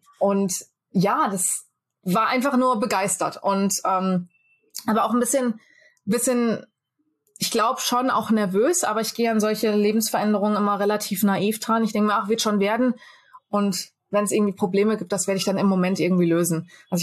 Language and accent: German; Germany; Also ich finde, das fehlt uns Deutschen ein bisschen.